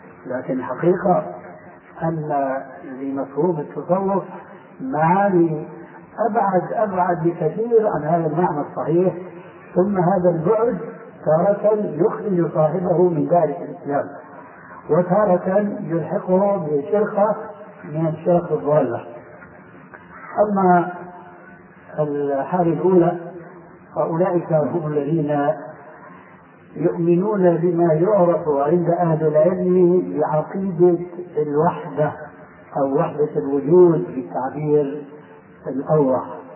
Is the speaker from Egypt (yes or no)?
no; Syria; تلقفها بعض العامة عندنا في سوريا